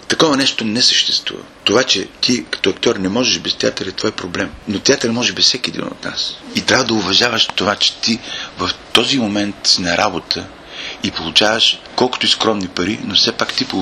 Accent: Veliko Tarnovo, Veliko Tarnovo Province, Bulgaria; Аз, макар че познавам като търновец търновската публика, добре знам

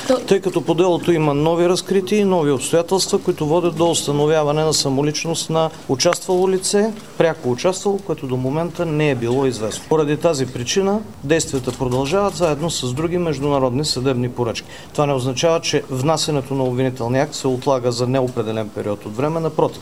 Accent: Plovdiv, Plovdiv Province, Bulgaria; не защото съм от Пловдив, но Пловдив е един толерантен град

